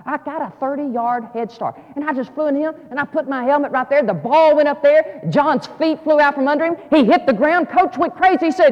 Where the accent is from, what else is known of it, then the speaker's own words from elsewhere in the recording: Mobile, Alabama, United States; also born or lived in Monroeville, United States; We moved from Mobile, Alabama to Monroeville, Alabama. And my brother and I enrolled in another school.